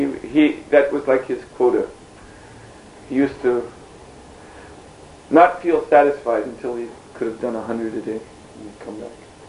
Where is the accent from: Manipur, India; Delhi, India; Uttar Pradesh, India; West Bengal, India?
West Bengal, India; we're monks from India, we're from Bengal.